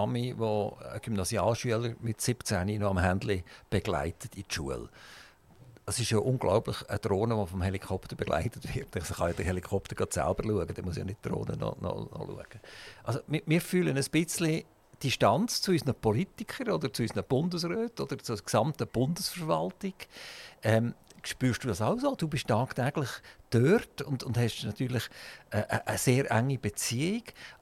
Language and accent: German; Switzerland; als Schweizer Bevölkerung muss ich sagen